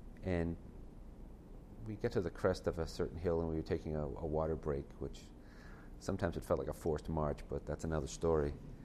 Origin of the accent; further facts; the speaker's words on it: Boston, Massachusetts, United States; I live in Lunenburg, Massachusetts. I grew up just outside of Boston.